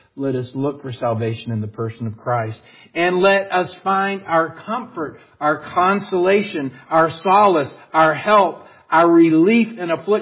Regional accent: Ireland; I'm Irish. We're more emotional.

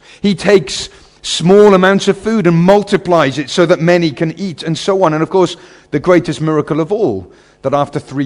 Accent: Cardiff, Wales, United Kingdom; I remember as a child growing up in Cardiff, South Wales, probably 20, 25 years ago

